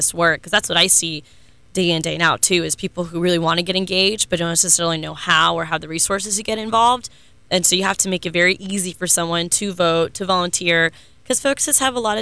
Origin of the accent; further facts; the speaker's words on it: Orlando, Florida, United States; I mean, so I was born and raised in Orlando to a working class family and a daughter of immigrants.